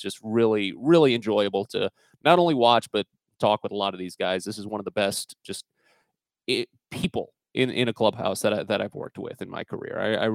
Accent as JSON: {"language": "English", "town": "St. Louis", "region": "Missouri", "country": "United States", "tie": "born or raised there", "said": "So I'm from St. Louis, grew up there and went to college there"}